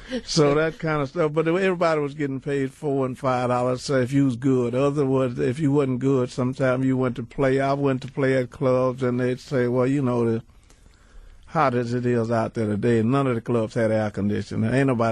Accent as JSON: {"language": "English", "region": "Louisiana", "country": "United States", "said": "I'm from Louisiana. I got to fix the red beans and rice."}